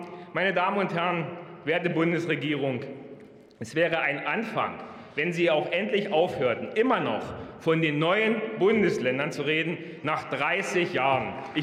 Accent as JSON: {"language": "German", "region": "eastern Germany", "country": "Germany", "said": "Die Einheit, das kann ich und darf ich als Ostdeutscher so sagen, hat meine Heimat verändert."}